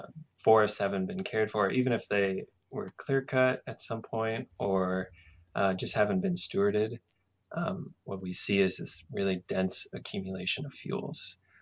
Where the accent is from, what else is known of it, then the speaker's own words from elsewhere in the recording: California, United States; I was born and raised in California, love it dearly.